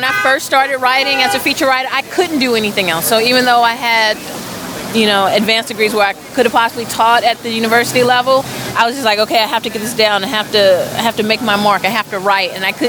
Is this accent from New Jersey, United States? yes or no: no; New York City, New York, United States; Yeah, I'm from Harlem, from New York City.